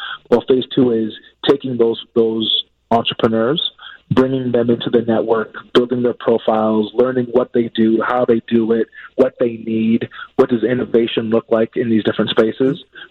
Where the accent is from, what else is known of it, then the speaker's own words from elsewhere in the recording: Chicago, Illinois, United States; So I'm a Chicagoan and I'm an entrepreneur.